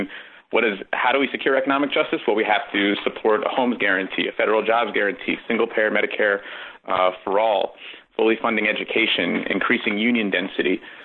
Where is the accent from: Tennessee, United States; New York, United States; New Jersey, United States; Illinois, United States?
New York, United States; Mount Vernon; I grew up in Mount Vernon, which I mentioned before is a very diverse city.